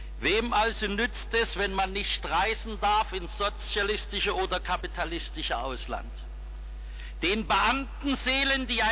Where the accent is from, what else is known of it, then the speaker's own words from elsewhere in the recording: Dresden, Saxony, Germany; weil ich meine Heimatstadt Dresden liebe.